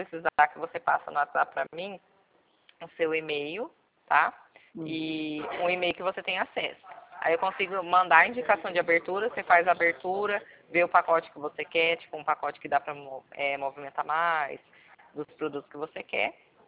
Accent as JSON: {"language": "Portuguese", "region": "São Paulo", "country": "Brazil", "said": "Eu sou daqui do interior de São Paulo."}